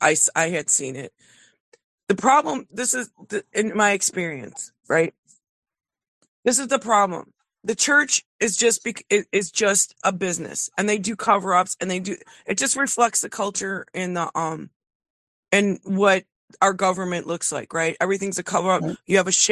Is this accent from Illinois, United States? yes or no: yes; Chicago, Illinois, United States; And I'm Italian and from Chicago, and I lost my Christianity at that point.